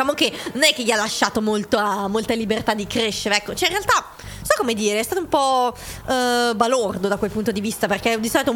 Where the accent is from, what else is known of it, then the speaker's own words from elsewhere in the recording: Avellino, Campania, Italy; Non sono di Napoli, Avellino.